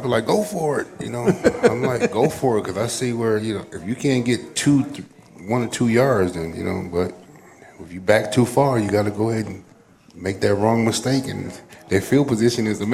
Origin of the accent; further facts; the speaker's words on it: New Jersey, United States; because, you know, I'm from New Jersey, so I was able to go back and forth home.